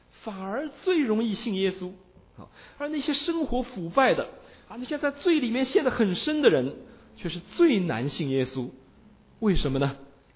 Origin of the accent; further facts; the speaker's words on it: China; 特别是在我们大陆人当中哈，最多用的理由就是理性